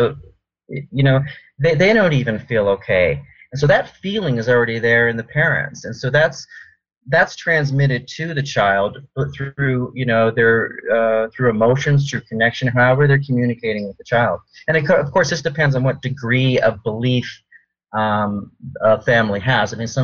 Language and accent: English; Glendale, California, United States; I was raised in Glendale, California, which is near, you know, of course, in L.A.